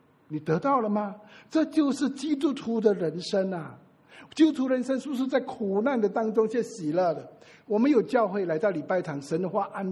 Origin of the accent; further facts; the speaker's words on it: Singapore; 我是新加坡人，我就讲新马关系